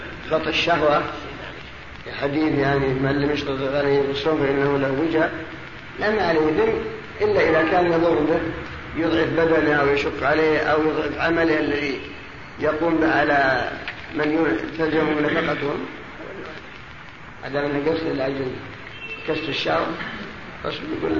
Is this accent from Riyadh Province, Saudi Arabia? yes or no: yes; Riyadh, Riyadh Province, Saudi Arabia; لأن المؤذنين الآن ما لهم ضابط خاصة عندنا بالرياض ما لهم ضابط